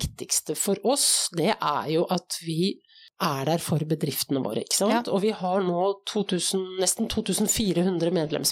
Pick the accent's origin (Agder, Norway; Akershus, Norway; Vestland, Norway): Akershus, Norway; Nannestad; Jeg har vokst opp I Nannestad, ved Gardermoen. Pleide å sykle til Gardermoen og se på fly og spise is da jeg var liten.